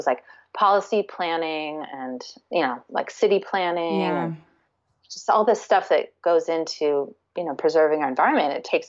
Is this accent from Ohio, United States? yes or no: no; California, United States; I grew up in Southern California.